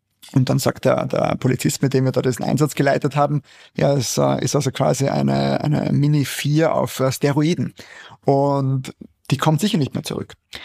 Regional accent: Austria; mit meinem Heimatland vergleiche, also Österreich und auch Deutschland.

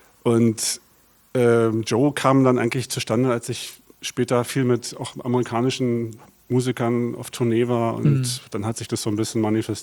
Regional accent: Berlin, Germany; ich bin gebürtiger Berliner, Westberliner. Damals gab es da die Mauer noch. bin in Zehlendorf groß geworden. Genauer gesagt in Dahlem war mein Elternhaus. Das klingt so nach Reichtum, war es aber nicht wirklich. Aber wir hatten ein sehr schönes Haus.

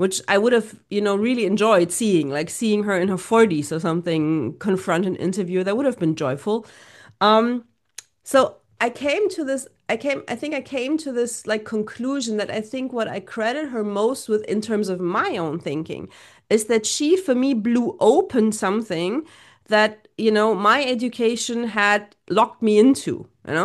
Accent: Saudi Arabia; I grew up in Saudi Arabia. I have an Arabic dad, a German mom. I'm very used to, like, switching in languages and cultures and perspectives.

